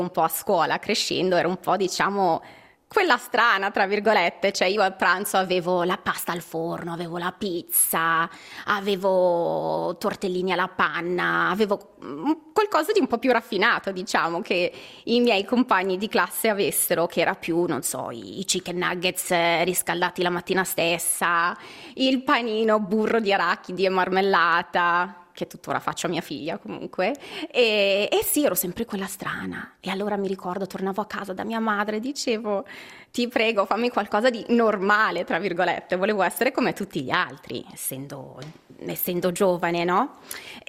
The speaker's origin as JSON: {"language": "Italian", "country": "Canada", "said": "E mi dispiace, non dice tanto dei canadesi, ma essendo canadese lo posso dire."}